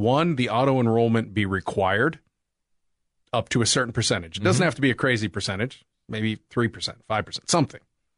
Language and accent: English; Pittsburgh, Pennsylvania, United States; I grew up in Pittsburgh, blue collar town.